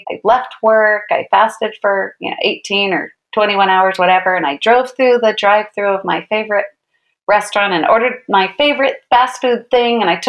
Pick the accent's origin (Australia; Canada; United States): United States; New York; And as a New Yorker, I walk a lot of miles and walking everywhere.